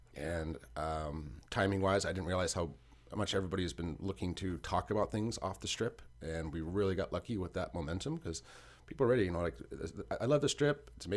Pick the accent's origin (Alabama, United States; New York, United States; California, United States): California, United States; Sacramento; I just liked it because I grew up in the Sacramento area, and it reminded me of that, kind of a big small town.